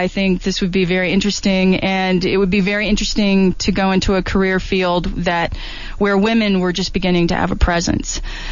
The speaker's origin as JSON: {"language": "English", "region": "Virginia", "country": "United States", "said": "No, I'm originally from Virginia."}